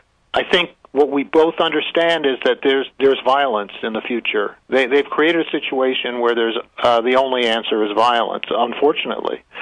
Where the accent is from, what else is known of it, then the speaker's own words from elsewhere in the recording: United States; I grew up in the American Jewish community, but not intimately involved in that community, but certainly very strong sense of myself as Jewish.